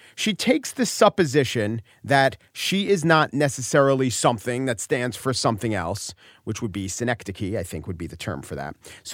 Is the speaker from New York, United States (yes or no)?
yes; New York, United States; But I'm a New Yorker. Maybe I was affected by the fact that I know so much about Queens and Brooklyn